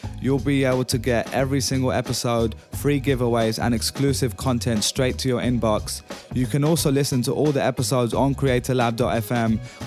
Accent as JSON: {"language": "English", "country": "United Kingdom", "said": "especially being a Brit when you've got the NHS"}